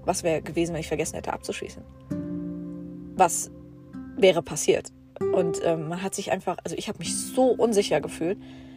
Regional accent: Germany; Ich komme aus Deutschland und sie so, ja, was ist die Frage?

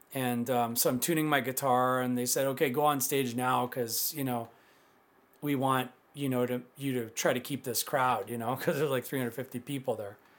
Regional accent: Manitoba, Canada; I'm from Manitoba, and I'm hungover, right?

